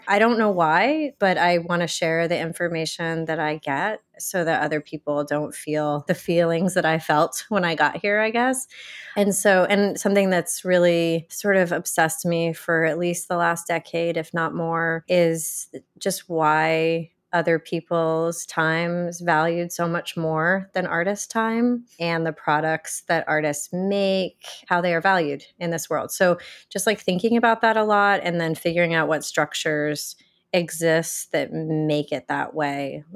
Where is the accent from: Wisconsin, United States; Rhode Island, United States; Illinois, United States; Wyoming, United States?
Rhode Island, United States; now in Brooklyn, United States; I live in Brooklyn, New York. But I grew up in Rhode Island.